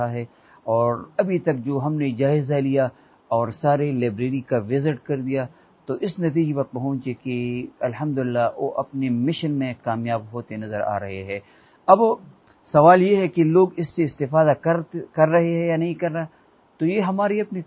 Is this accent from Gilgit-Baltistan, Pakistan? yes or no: no; Peshawar, Khyber Pakhtunkhwa, Pakistan; ہمارا تعلق پشاور سے ہے